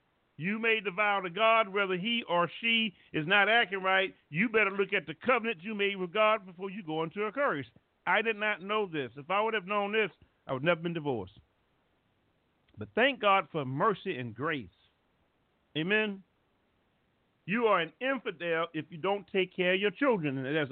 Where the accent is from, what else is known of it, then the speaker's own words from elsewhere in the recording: the South, United States; Y'all, I'm from the South.